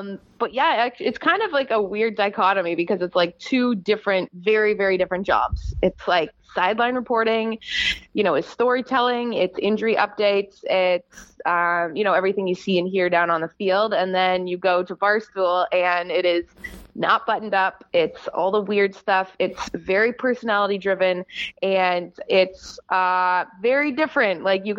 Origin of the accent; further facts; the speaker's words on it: Canada; I'm Canadian. So I'm going to put that out there right now. Maybe you've heard it in my accent